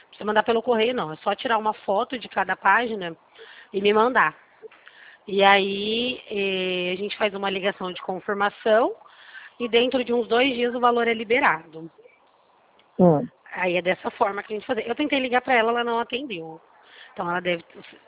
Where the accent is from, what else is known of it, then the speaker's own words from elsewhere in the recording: Presidente Prudente, São Paulo, Brazil; Eu sou aqui de Presidente Prudente, a cidade.